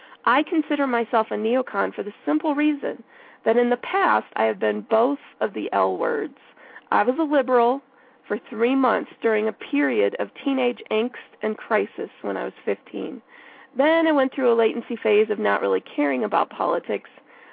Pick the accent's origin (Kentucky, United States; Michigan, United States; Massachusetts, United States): Michigan, United States; Additionally, I grew up in Michigan, where some members of our Detroit congregation were very politically involved.